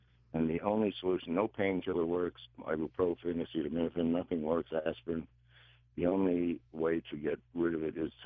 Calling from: Athens, New York, United States; I'm not far from Albany. Athens. I'm in Greene County.

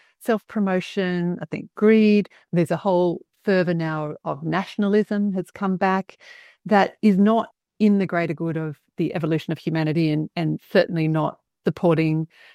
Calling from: Australia; you know, I'm speaking from Australia.

